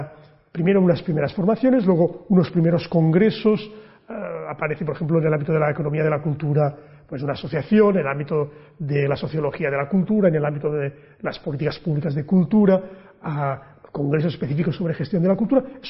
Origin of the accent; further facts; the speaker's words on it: Buenos Aires, Argentina; Yo vengo de Buenos Aires, y en Buenos Aires hay una tradición de bibliotecas públicas